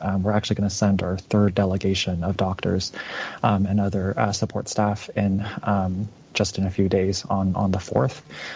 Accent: Canada

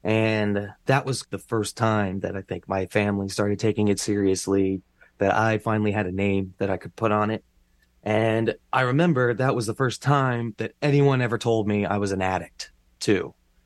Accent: North Brunswick, New Jersey, United States; And in our town, at least where I grew up in North Brunswick, they had this little social club.

